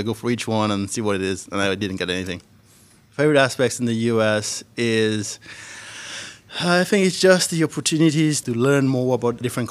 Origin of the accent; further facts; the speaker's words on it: Dominica; I'm from Dominica, down there in the Caribbean, West Indies. It's 290 square miles. I was raised in the Carib territory.